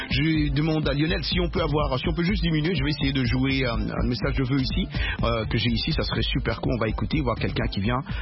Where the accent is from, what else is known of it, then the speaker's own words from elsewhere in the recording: DR Congo; ici en notre, chez nous en RDC